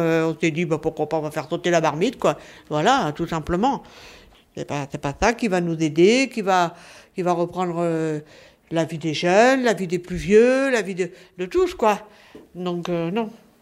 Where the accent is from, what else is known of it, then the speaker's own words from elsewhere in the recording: Lille, Hauts-de-France, France; Moi, je suis de Lille, moi.